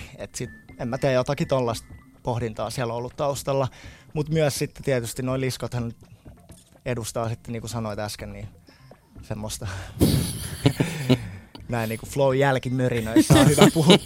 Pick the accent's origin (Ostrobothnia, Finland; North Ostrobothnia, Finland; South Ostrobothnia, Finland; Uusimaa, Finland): Uusimaa, Finland; Suomenlinna; Mä tunnen Alexandran siis oikeastaan Suomenlinnan ajoilta, kun mä oon sieltä kotoisin